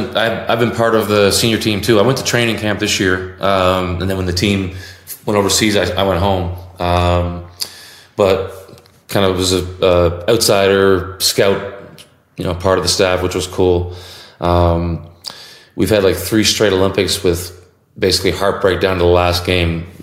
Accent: Canada

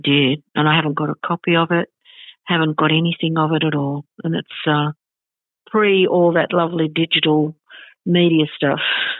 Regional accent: Australia; accent: Australian; fascinated by my Australian accent, which we laugh at because we think we just speak normally.

